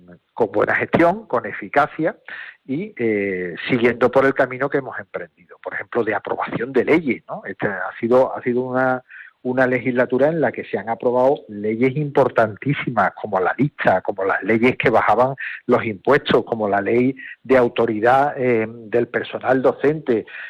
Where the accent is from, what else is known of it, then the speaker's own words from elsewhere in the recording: Andalusia, Spain; los andaluces y el resto de españoles no tenemos un pelo de tonto